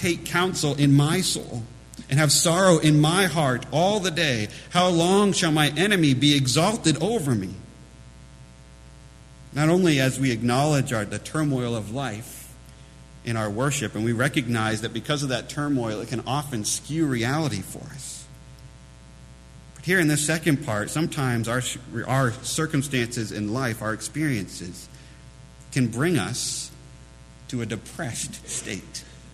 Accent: Maine, United States; I was from Maine, but we traveled to New Hampshire sometimes.

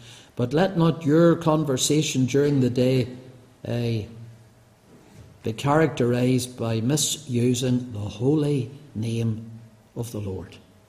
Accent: Banbridge, Northern Ireland, United Kingdom; As a young Christian, I grew up in Banbridge Free Church.

